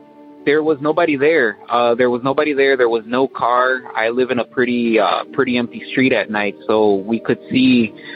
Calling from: Waukegan, Illinois, United States; I'm calling from Waukegan, Illinois, Northern Illinois area.

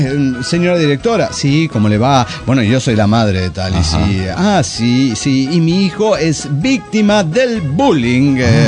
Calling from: Juliaca, Puno, Peru; de Juliaca, Perú.

